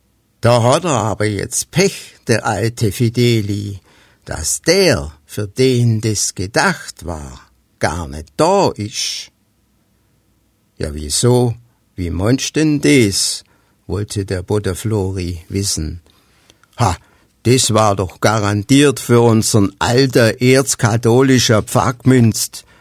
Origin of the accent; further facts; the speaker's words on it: Baden-Württemberg, Germany; Dazu kann ich natürlich die Geschichte, die Historik meiner Heimat nicht außen vor lassen. Und daher ist es besonders die staufische Geschichte, die eingebunden ist in diese Sammlung.